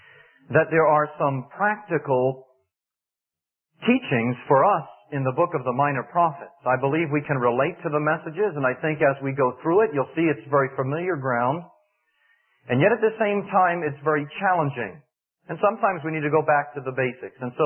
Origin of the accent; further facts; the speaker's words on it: New York, United States; moved away; actually I'm not from Virginia. I've just been there for 4 years. We're originally from New York, Long Island.